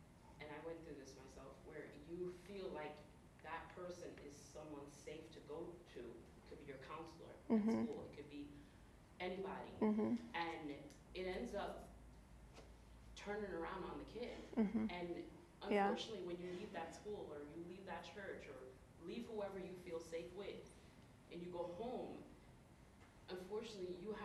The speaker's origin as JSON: {"language": "English", "country": "Belize", "said": "different cultures are different. I'm from Belize"}